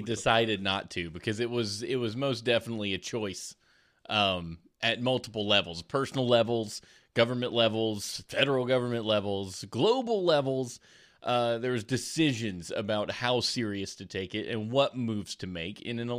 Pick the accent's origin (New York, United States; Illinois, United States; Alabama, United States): Alabama, United States; it's important to note that I am from South Alabama. I have all the redneck in my blood, in my veins, coursing through me.